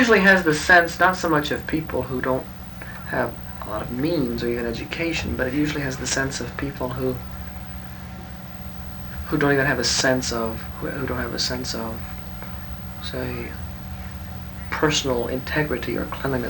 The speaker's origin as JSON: {"language": "English", "region": "Texas", "country": "United States", "said": "Shucks, man, I'm a Texan. My nationality, an American."}